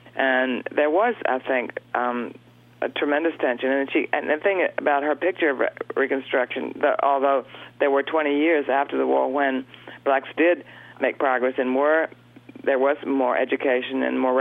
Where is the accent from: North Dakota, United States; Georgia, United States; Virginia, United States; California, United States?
Virginia, United States; Richmond; because I grew up in Richmond, and I love Richmond in so many ways, but it's deeply conservative.